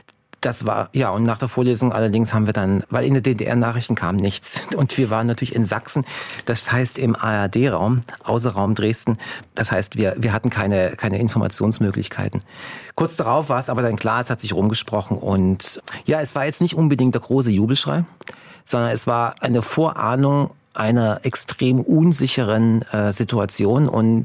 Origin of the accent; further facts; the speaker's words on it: Plovdiv, Plovdiv Province, Bulgaria; born there; German is a second language; Ich bin ja geboren in Bulgarien. Ja, in der Stadt Plovdiv, ist nicht nur einer der schönsten Städte des Balkans, sondern es ist auch die Stadt, die am längsten als Stadt besiedelt wurde.